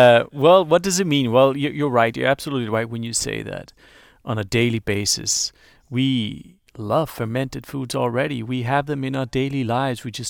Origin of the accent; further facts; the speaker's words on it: Denmark; Or since we're from Denmark, we always say that we have more